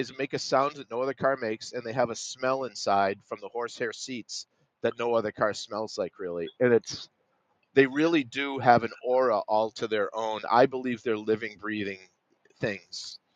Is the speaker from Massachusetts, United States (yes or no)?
yes; Boston, Massachusetts, United States; I'm from Boston.